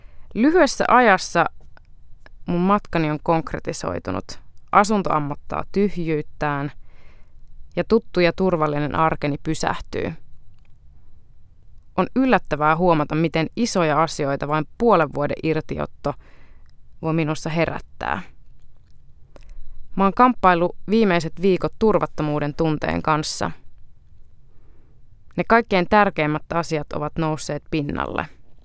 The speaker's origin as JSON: {"language": "Finnish", "region": "Central Finland", "country": "Finland", "tie": "born or raised there", "also_born_or_lived": "Kolkata, India", "lives_now": "Helsinki, Finland", "said": "28-vuotias helsinkiläistynyt kristitty nainen. Mun juuret ulottuu Intian Kalkuttaan, josta matkani jatkui vihreään Keski-Suomeen, aina kotipihan suuren lehmuksen alle."}